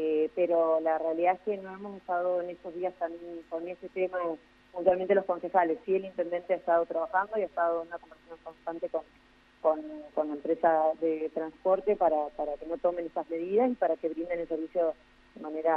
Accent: Argentina; como argentinos

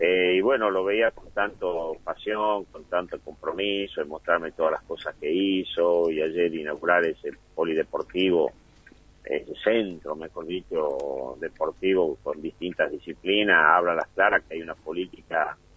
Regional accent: Argentina; todos somos argentinos

